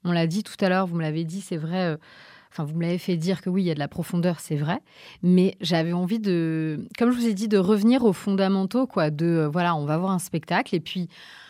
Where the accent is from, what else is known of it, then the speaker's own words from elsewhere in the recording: Nice, Provence-Alpes-Côte d'Azur, France; also born or lived in Rouen; je ne suis pas parisienne, je suis provinciale. Et ça aussi, je le dis dans le spectacle, en étant fière d'être provinciale, j'ai grandi à Nice et je suis née à Rouen. Vous voyez le mélange.